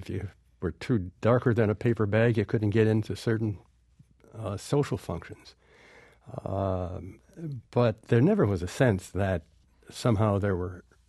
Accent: Michigan, United States; I grew up in Michigan, which was the epicenter of the auto business

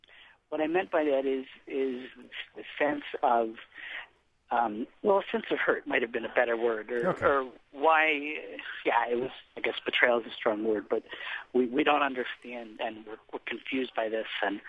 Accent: Rochester, New York, United States; I'm from Rochester, New York.

